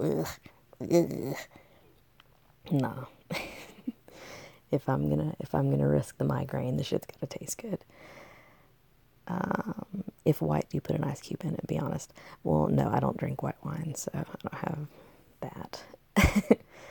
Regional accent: United States; Well, I mean, I'm American, so I mean, there's a bunch of stereotypes about us

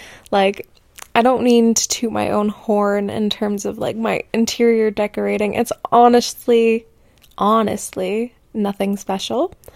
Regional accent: Ontario, Canada; I am from Ontario, Canada

